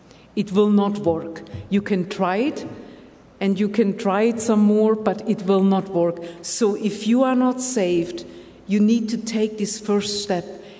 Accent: Germany; when I grew up in Germany and my parents trained me in all the different things a good German supposed to know, you know, and I knew how to act like a German, and I talked like one

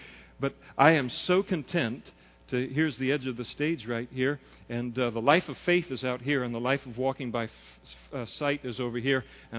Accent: United States; And you look and you think, man, I am one American here at a time where Americans are not that popular right now.

